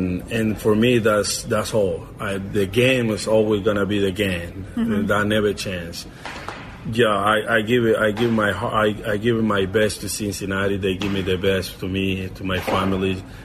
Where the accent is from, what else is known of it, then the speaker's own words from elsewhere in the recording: Venezuela; I mean, we got bass in okay. Venezuela, in my hometown.